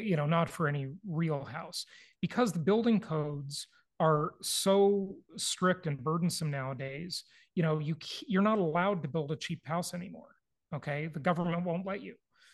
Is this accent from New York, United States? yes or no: no; California, United States; and I'm from California where houses were, you know, put up with paper mache.